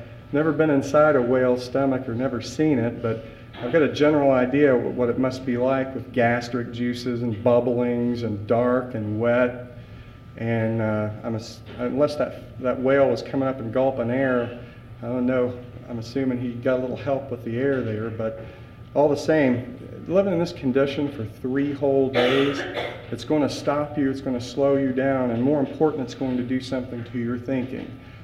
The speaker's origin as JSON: {"language": "English", "town": "Xenia", "region": "Ohio", "country": "United States", "tie": "born or raised there", "said": "I grew up in Xenia, about 5 to 10 miles that way, really that way."}